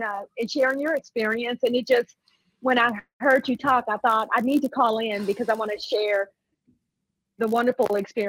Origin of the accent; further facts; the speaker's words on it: Houston, Texas, United States; I'm actually here from Houston.